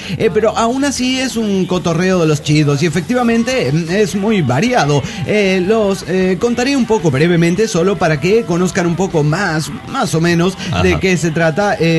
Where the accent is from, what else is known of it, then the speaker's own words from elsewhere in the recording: Guadalajara, Jalisco, Mexico; de Guadalajara, Jalisco y México.